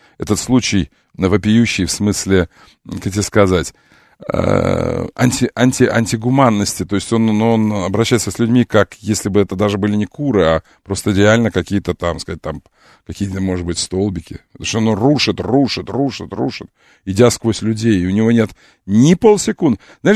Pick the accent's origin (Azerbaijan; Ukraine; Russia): Azerbaijan; Я азербайджанец, хочу сказать, не в смысле расизма или еще чего-нибудь, а в хорошем.